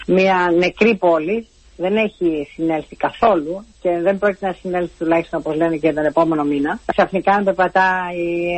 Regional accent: Greece; Καταρχήν είμαι Ελληνίδα. Και σαν Ελληνίδα, ο πατέρας μου με δίδαξε να έχω κουράγιο και φιλότιμο.

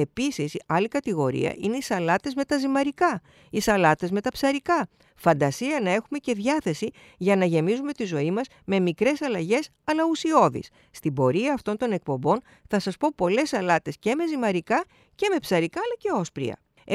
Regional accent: Peloponnese, Greece; now in Athens, Greece; Εγώ την ξέρω από την πατρίδα μου την Αρκαδία.

